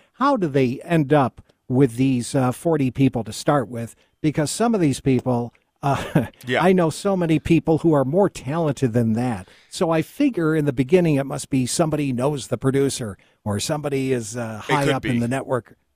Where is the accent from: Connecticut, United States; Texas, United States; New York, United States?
New York, United States; born there; now in Reno, United States; I was born in New York State, and I came here. I fell in love with Reno at first sight in 1976.